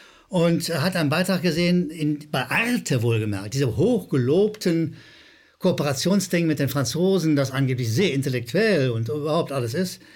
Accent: Rhineland, Germany; ich bin Rheinländer, manchmal hört man das noch

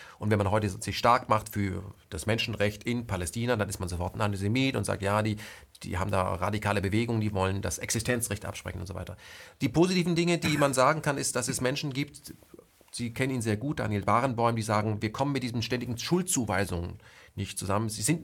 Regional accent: Germany; Ich frage mich dann immer als ein Deutscher, auch mit iranischen Wurzeln, aber auch mit jüdischen Wurzeln im Iran, aber auch mit französischen Wurzeln, und ich habe auch schwedische Wurzeln

